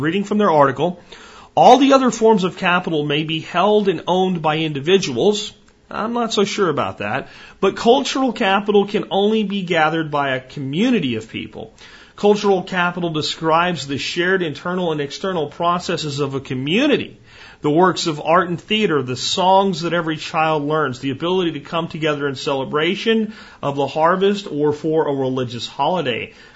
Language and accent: English; Pottsville, Pennsylvania, United States; If we go to my little town that I grew up in Pennsylvania, Pottsville was part of it. But where my grandparents were is really where I spent more time, in Minersville.